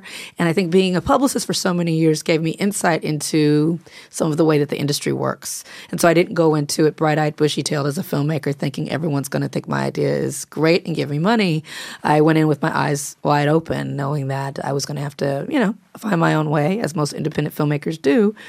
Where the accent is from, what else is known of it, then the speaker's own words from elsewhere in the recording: Los Angeles, California, United States; because I'm from South Central L.A., Compton area.